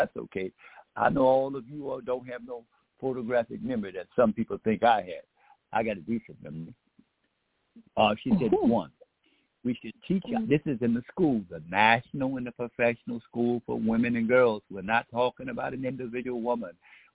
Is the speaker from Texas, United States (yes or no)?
yes; Beaumont, Texas, United States; some of us heard about Nanny Helen Burrows when we grew up in Beaumont, Texas, when we were going to some of those so-called segregated schools.